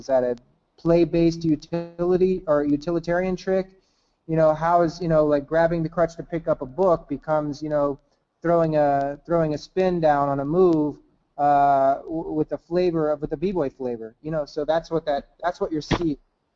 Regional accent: Pittsburgh, Pennsylvania, United States; I grew up in Pittsburgh. I was going into old abandoned steel mills and pulling out all this stuff

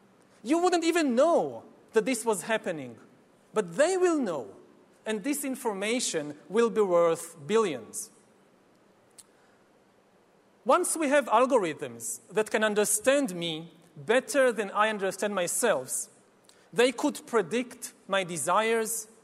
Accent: Israel; while my home country of Israel is trying to build a total surveillance regime in the West Bank.

